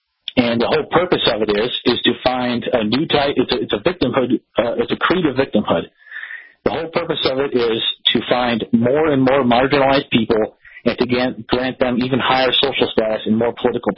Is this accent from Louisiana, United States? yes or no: no; Oregon, United States; It's an ideology that I actually saw forming as I grew up in Oregon